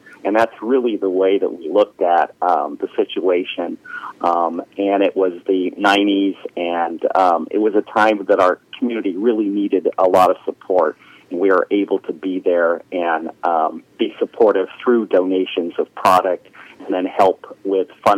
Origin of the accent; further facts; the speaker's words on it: Sebastopol, California, United States; my father's family were from Sebastopol, and I grew up there in Sebastopol.